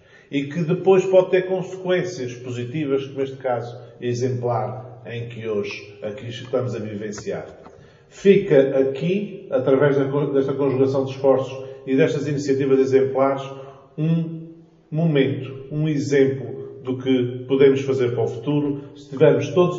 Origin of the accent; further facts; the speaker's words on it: Pico, Azores, Portugal; eu próprio sou de uma terra pequena e distante, sou do Pico